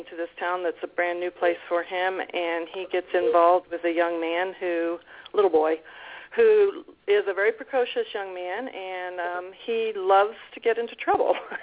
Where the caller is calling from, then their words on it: Missouri, United States; I'm calling from Southwest Missouri.